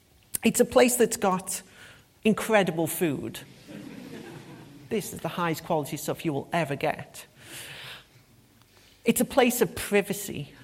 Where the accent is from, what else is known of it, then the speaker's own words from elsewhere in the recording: United Kingdom; now in Berlin, Germany; I am actually British. I'm from here. But I'm also one of those British people who like really likes Europe.